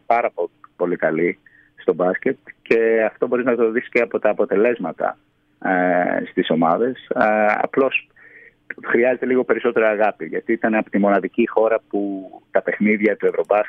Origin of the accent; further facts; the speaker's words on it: Greece; now in United Kingdom; Φυσικά η Ελλάδα είναι η πατρίδα μου, αλλά η Αγγλία έχει γίνει η βάση της ζωής μου.